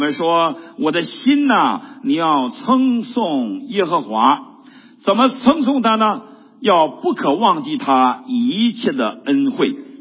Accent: China; 尤其我们中国人，有的时候别人对我们有 99% 的好，只有一个不好我们就翻脸了

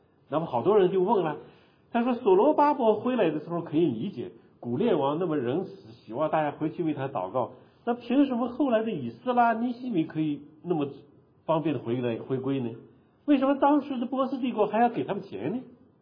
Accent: China; 我们中国人和外国人都很忙

